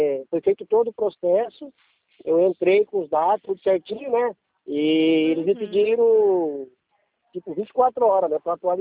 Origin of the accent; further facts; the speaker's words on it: Paraná, Brazil; now in Ibiúna, Brazil; eu também sou paranaense, só que eu estou do Ibiúna já há 30 anos, né, que eu estou para cá.